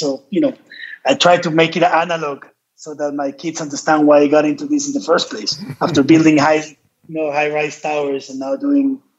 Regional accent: Colombia; English is a second language; because I'm a Colombian. I'm also an American citizen.

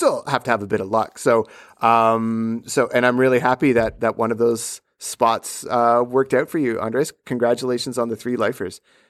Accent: Peterborough, Ontario, Canada; I grew up in Peterborough, Ontario, and I spent a lot of time in Algonquin Park as a kid

